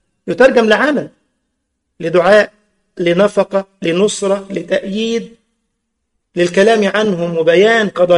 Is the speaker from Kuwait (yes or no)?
no; Egypt; ما شفتوش الزنقه عندنا في مصر في المترو دلوقتي يعني